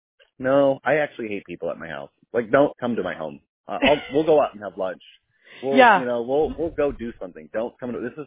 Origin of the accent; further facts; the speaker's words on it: the South, United States; I'm from the South, baby. We cornbread set out there.